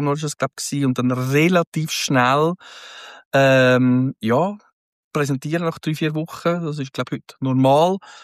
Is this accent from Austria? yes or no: no; Zurich, Switzerland; Also ich bin dann geboren, aufgewachsen in Zürich. Ich bin ein waschechter Stadtzürcher. Manche sagen, ich verlasse eigentlich meine Zone 3 nicht. Das ist wirklich schwierig für mich. Ich bin da hinten aufgewachsen.